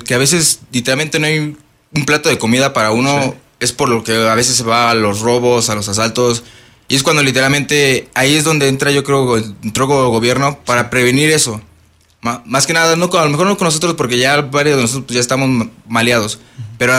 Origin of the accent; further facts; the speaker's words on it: San José del Alto, Querétaro, Mexico; De San José del Alto.